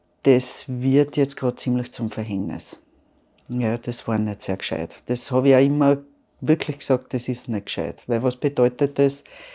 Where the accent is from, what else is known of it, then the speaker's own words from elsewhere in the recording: Lower Austria, Austria; wenn ich heute als Niederösterreicherin wirklich für die Operation eine Spitzenleistung haben möchte